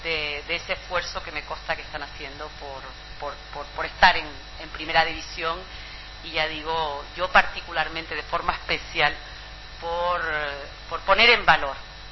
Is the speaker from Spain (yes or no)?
yes; Santa Cruz de Tenerife, Canary Islands, Spain; Que yo, como tinerfeña, chicharrera y como canaria, me siento profundamente orgullosa